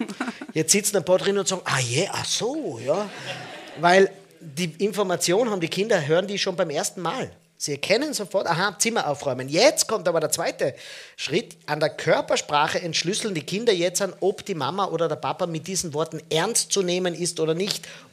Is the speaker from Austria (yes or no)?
yes; Tyrol, Austria; Ich bin ein Tiroler